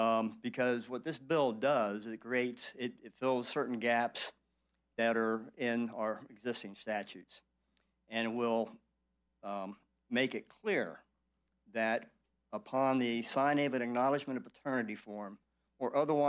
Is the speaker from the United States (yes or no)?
yes; Orlando, Florida, United States; I'm an attorney from Orlando.